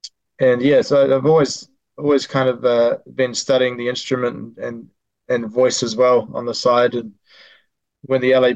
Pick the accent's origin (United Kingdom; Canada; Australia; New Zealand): New Zealand; Bay of Plenty; I'm in the North Island, place called the Bay of Plenty, which is on the east coast of the North Island. Beautiful beach town, close to Auckland, which is the main city that people fly into. It's 2 hours south of Auckland